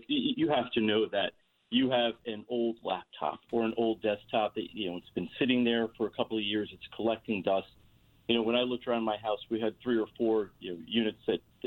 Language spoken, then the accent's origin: English; Stratford, Connecticut, United States; So I grew up in Stratford. It is. So I've been a resident for most of my life. I grew up here. I raised my family here.